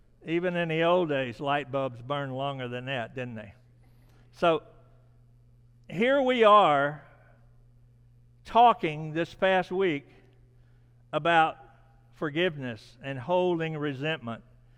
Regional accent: Nesbitt, Mississippi, United States; I get a message from my hometown in Nesbitt, Mississippi

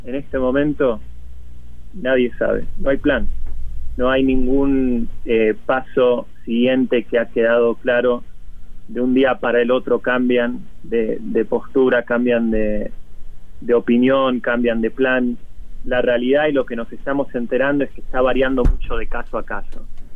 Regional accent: Argentina; La verdad que cuesta, como un argentino, no empezar a conectar la paralelidad entre lo que sucedió en esa época y lo que está sucediendo ahora.

